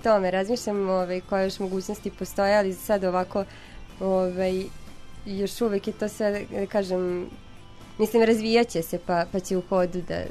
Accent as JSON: {"language": "Serbian", "town": "Kikinda", "region": "Vojvodina", "country": "Serbia", "tie": "born or raised there", "said": "Zanimljivo je da se pojavljuju sove iz Kikinde i neki tako još elementi, nasleđe i neke ulice, pošto je to moj rodni grad."}